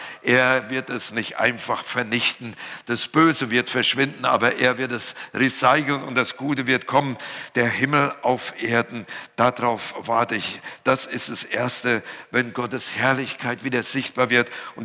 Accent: North Rhine-Westphalia, Germany; now in Berlin, Germany; Ich bin ja im Siegerland groß geworden und da gab es noch richtige Gewitter.

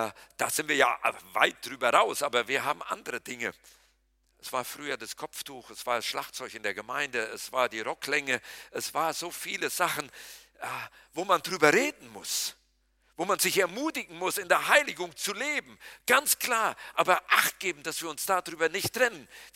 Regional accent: North Rhine-Westphalia, Germany; Bei uns im Siegerland, in der Gemeinschaftsbewegung, wo ich groß geworden bin

